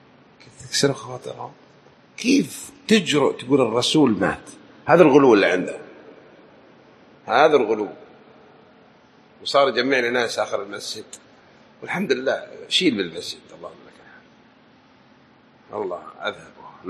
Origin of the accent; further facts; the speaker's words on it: Saudi Arabia; عندنا بالسعودية